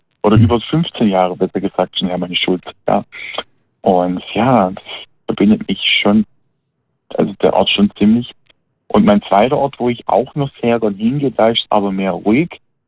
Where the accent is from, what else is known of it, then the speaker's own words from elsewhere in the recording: Heidenheim, Baden-Württemberg, Germany; Ich bin ja in Heidenheim aufgewachsen, ich bin in Heidenheim geboren und ich habe in Heidenheim, ich bin jetzt schon fast über 20 Jahre in Heidenheim. Wir sind 2004 nach Heidenheim gezogen, meine Eltern und ich.